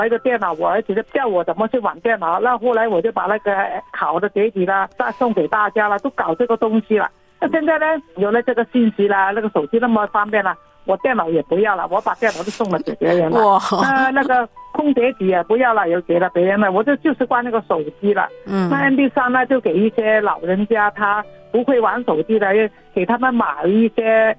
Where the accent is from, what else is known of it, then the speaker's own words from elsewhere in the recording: Guangzhou, Guangdong, China; 啊，都是广东人。那好啊，我是广州的。